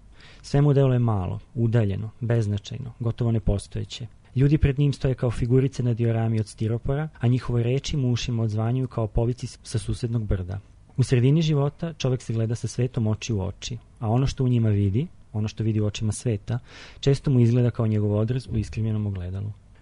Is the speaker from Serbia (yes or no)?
yes; Zaječar, Zaječar District, Serbia; also born or lived in Belgrade; Pa, ja sam u Zaječaru probao dobar broj godina. Rođen sam u Beogradu, međutim, tamo smo otišli. Prve dve godine sam živeo ovde, onda od treće do sedme između dva grada, treće do osme i onda već od druge poline prvog razreda do kraja osnovne škole tamo.